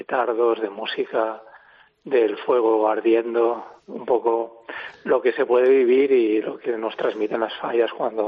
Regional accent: Bocairent, Valencian Community, Spain; Sí, la verdad es que al ser valenciano, aunque soy de Bocairen, pero bueno, tengo mucha vinculación.

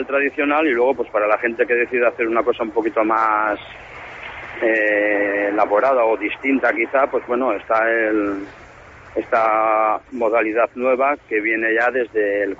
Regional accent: Villarreal, Valencian Community, Spain; Yo soy de Villarreal, pero mi padre era oriundo de Almazán.

